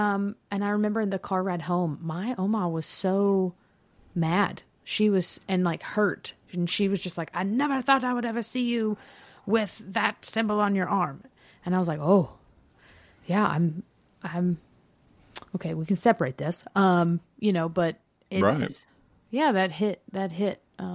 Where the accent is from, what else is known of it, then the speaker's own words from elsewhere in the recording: Tennessee, United States; I moved originally from East Tennessee, not Virginia.